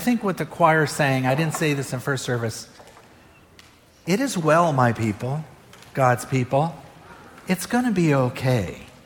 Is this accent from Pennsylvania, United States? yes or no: yes; Philadelphia, Pennsylvania, United States; I grew up in Philadelphia, Independence Hall, the Liberty Bell, Betsy Ross, who allegedly sewed up one of our first flags, Benjamin Franklin's house and grave, Valley Forge.